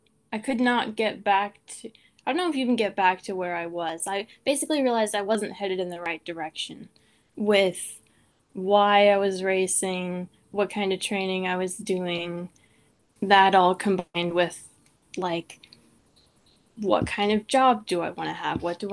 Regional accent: Nova Scotia, Canada; I grew up in Nova Scotia.

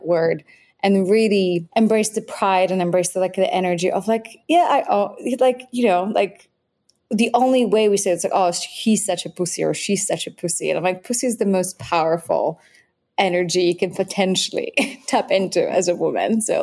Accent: Poland; English is a second language; for those of you who just like out of context, I grew up in Poland

